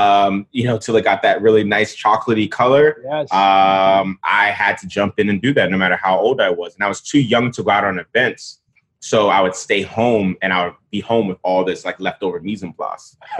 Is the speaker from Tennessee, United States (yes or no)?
no; Bronx, New York, United States; also born or lived in Nigeria; You know, growing up in the Bronx, it's pretty easy.